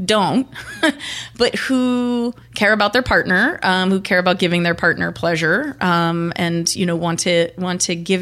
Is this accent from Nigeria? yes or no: no; Pennsylvania, United States; Growing up in Pennsylvania, that was not part of the anatomy.